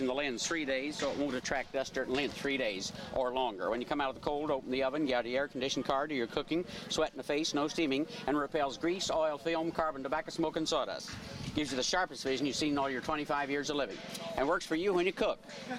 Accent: Illinois, United States; Originally Illinois

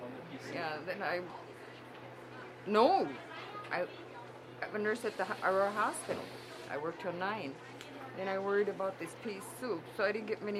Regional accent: United States; I love to speak the Finnish language. God. I'm American Finn. My Finn is not very good, but anyway, I'm proud to speak it.

